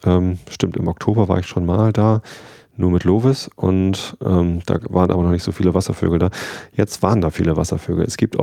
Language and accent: German; Wistedt, Lower Saxony, Germany; durch Wisted durch, da wo ich aufgewachsen bin